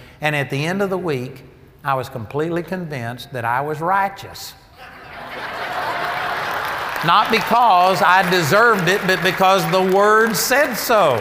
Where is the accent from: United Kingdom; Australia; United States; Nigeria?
United States; Arlington, Texas; You know, I grew up over here in Arlington, Texas, and I went to a Bible study, and I was raised in the Baptist church